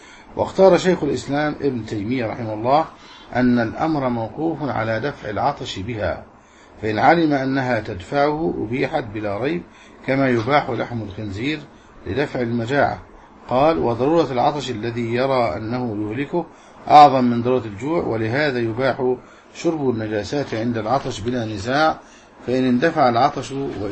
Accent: Egypt; والبيرة في بلدنا مصر فيها كحول

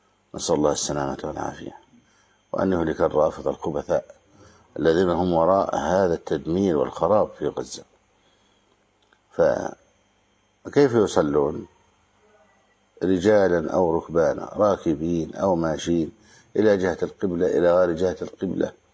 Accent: Egypt; يعني نحن الآن في مصر، في بلدنا مصر، حفظه الله من كل سوء وبلاد المسلمين

